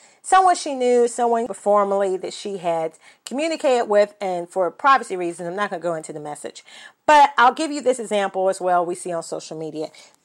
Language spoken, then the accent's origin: English; the South, United States; Well, you know, I'm from the South, so maybe they're just being extra, hospitable.